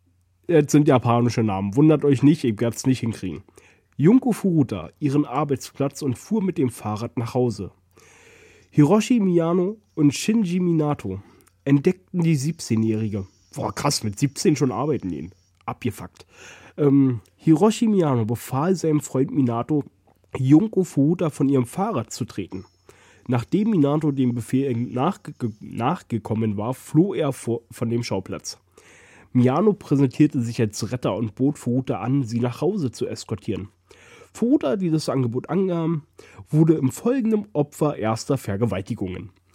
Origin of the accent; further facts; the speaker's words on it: Germany; ich bin froh, dass ich in Deutschland groß geworden bin. Mm. Und nicht in Gazastreifen.